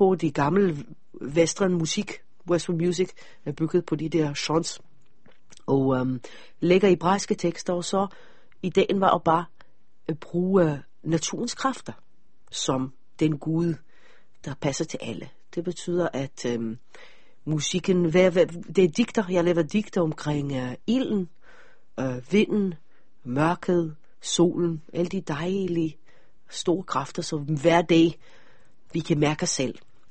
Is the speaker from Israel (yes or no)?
yes; Israel; Så jeg må ikke sige, at jeg kommer fra Israel. De må ikke vide, at jeg taler, at teksterne er på hebraisk.